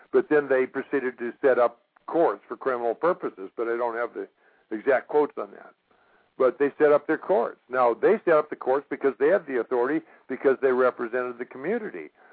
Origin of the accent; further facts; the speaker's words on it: Florida, United States; And they knew I was from Florida, so they said, " … will you sit on the jury?"